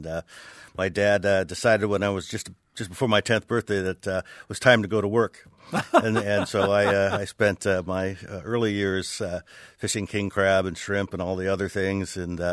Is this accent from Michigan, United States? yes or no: no; Alaska, United States; I'm this guy from Alaska. I'm the saltwater guy.